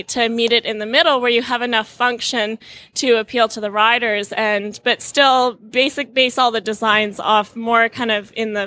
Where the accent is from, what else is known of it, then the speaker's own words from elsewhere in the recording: Vancouver, British Columbia, Canada; We're from Vancouver, Canada.